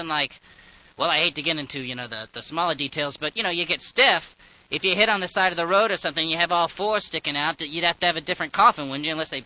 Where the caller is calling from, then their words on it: Stanford, California, United States; I'm calling from Stanford, California.